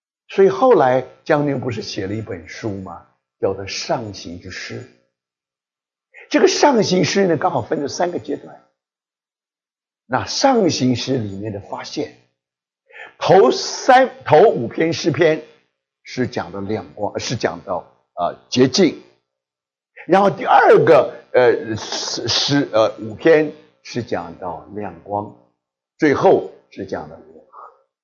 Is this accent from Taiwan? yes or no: yes; Taiwan; now in United States; 我还记得我刚刚到美国的时候，那么我很得意啊，因为我从台湾来的，